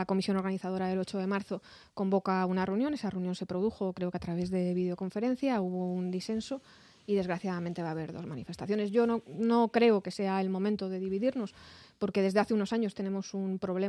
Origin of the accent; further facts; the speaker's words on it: Community of Madrid, Spain; Yo soy muy madrileña y muy poco gallega.